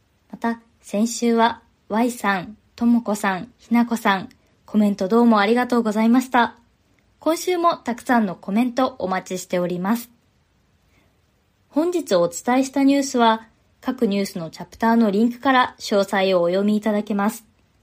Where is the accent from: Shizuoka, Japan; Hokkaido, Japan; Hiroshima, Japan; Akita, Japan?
Hokkaido, Japan; 私は北海道出身なので、車や飛行機は人々の生活必需品だと思っています。